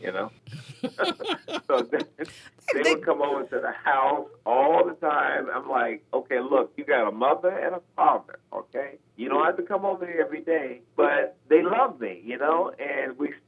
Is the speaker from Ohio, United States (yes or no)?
no; Gary, Indiana, United States; So, you know, I'm from Gary, Indiana